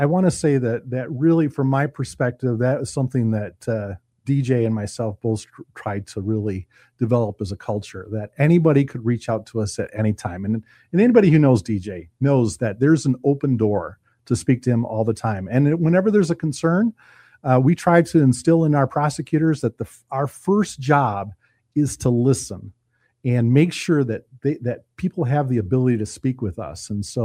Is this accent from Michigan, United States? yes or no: yes; Holland, Michigan, United States; now in Muskegon, United States; And Muskegon is now my home. Born and raised in Holland. I went to school in Holland, but Muskegon is my home.